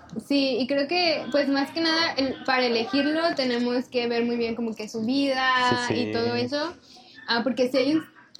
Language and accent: Spanish; Monterrey, Nuevo León, Mexico; yo en Monterrey, por lo menos, no voy a generalizar todo Monterrey porque luego me funan, pero yo por lo menos de la parte de donde vengo